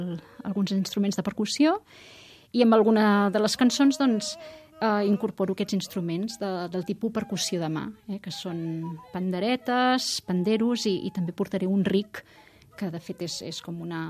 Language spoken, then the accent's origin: Catalan; Catalonia, Spain; a mi personalment més m'agraden i del que com a catalans hem d'estar més orgullosos